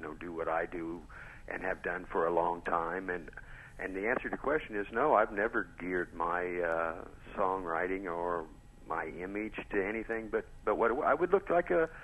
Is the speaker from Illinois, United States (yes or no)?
no; Indiana, United States; Yeah, you know, I just, I've been all over the place, but I just never really could fit in any place else. And, you know, this Midwestern thing kind of sticks with you.